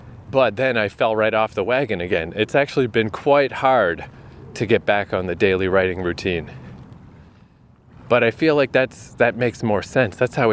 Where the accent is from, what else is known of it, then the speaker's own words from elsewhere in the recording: New Brunswick, Canada; now in -; being back in my hometown, where definitely the most difficult part of this writing process occurred, I was walking around with my friend Brad the other day, and just like, oh yeah, here we are in Odell Park